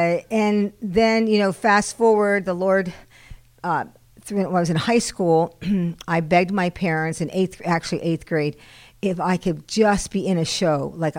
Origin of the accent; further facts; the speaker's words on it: Indiana, United States; So I was raised in Indiana, in the hills of Indiana.